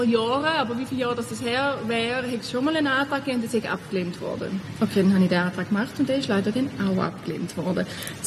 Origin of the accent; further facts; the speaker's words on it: Thurgau, Switzerland; Ich komme nicht von Basel, was man ja mit dem Dialekt auch angehört. Und das heisst, ich komme aus dem Thurgau. Meine Mutter hat immer kompostiert, obwohl wir nicht jetzt ultraländlich aufgewachsen sind.